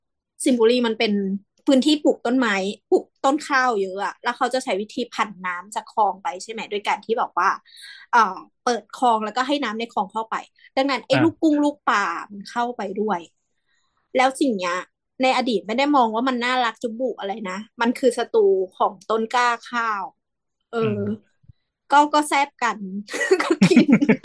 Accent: Sing Buri, Thailand; ที่บ้านเราเราเป็นคนภาคกลางใช่ไหมคุณสิงห์บุรี

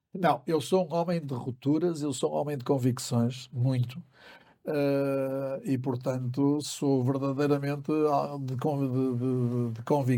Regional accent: Porto, Norte, Portugal; now in Lisbon, Portugal; Porque eu vim do Porto, nasci no Porto

